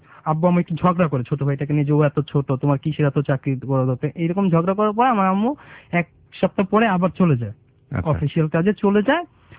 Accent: Dhaka, Dhaka Division, Bangladesh; আমার ছোটবেলা, আমার জন্মস্থান যদিও বাংলাদেশ, হ্যাঁ আমি ঢাকা যাত্রাবাড়ি শনিয়াকাতে বড় হয়েছি। আমার জন্ম ওইখানে বলা যেতে পারে, হলি ফ্যামিলিতে আমার জন্ম, আমার বেড়ে ওঠা হচ্ছে যে ওইখানে।

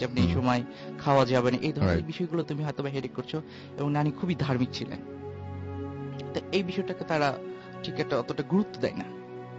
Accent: Rajshahi, Rajshahi Division, Bangladesh; আমি রাজশাহীতে আমার বাসা আর এখানে থাকি বরানীতে।

